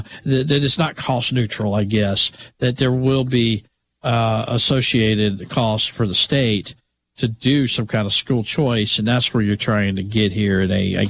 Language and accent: English; Alabama, United States; I grew up in Alabama, and I remember the days of being in public schools and proration